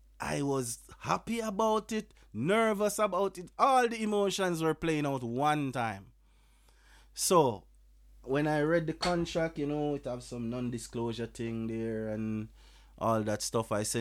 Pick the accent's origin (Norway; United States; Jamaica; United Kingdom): Jamaica; So, because we know what, we are from Jamaica. We know what James Bond is.